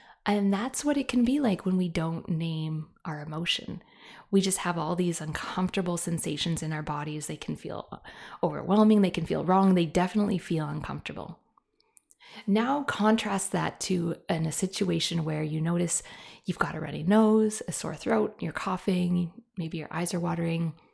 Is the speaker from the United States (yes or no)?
no; Canada; I am a Canadian and I am a mom of three, as well as a counselor.